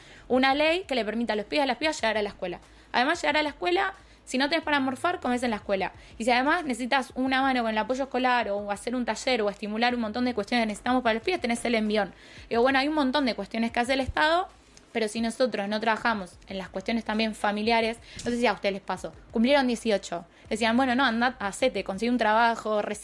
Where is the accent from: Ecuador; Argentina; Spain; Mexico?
Argentina; Buenos Aires; como en nuestro caso de la provincia de Buenos Aires, como pueblo bonaerense